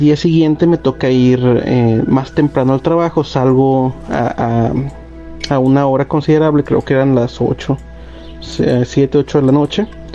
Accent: Frontera, Coahuila, Mexico; Soy de Frontera, Coahuila.

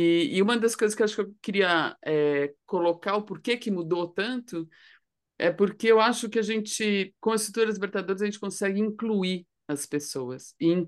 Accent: Brazil; accent: Brazilian Portuguese; E espero que meu português do Brasil traga aí um

